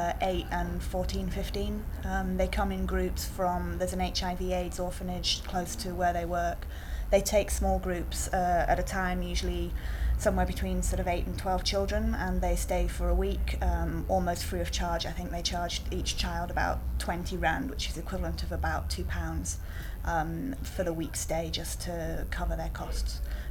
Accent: North West England, United Kingdom; I am 29 years old and I am from Lancashire.

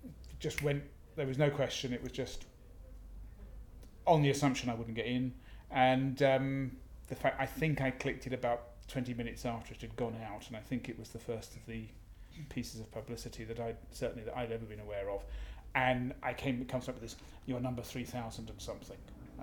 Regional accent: South East England, United Kingdom; I'm 57, and I come from Kent in the UK.

